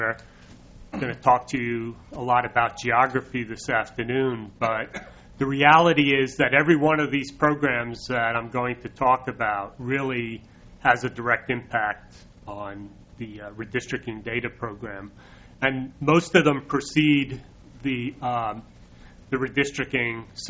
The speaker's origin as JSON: {"language": "English", "region": "New Jersey", "country": "United States", "accent": "New Jersey", "said": "If you have problems with my New Jersey accent, throw your hand up, and I'll try to restate what I'm saying."}